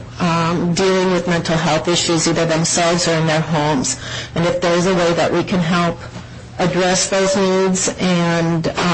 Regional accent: Sartell, Minnesota, United States; also born or lived in St. Paul; I was born in St. Paul and grew up in Sartell, Minnesota, just about 80 miles north of here, so I feel like I'm a city rural girl.

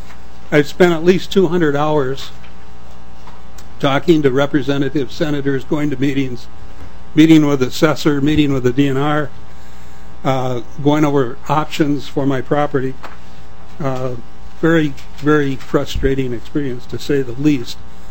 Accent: North Branch, Minnesota, United States; I'm from North Branch.

